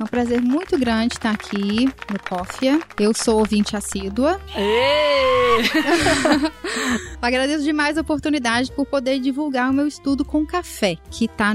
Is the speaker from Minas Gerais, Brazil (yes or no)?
yes; Lavras, Minas Gerais, Brazil; Do sul de Minas, da região de Lavras. Eu sou de Lavras, o meu pai é engenheiro agrônomo, o meu avô era produtor de café e o meu pai herdou a fazenda dele.